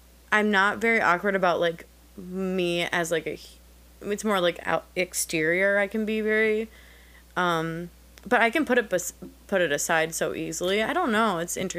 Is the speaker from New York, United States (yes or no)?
no; Minneapolis, Minnesota, United States; I don't really miss Minneapolis, my hometown, anymore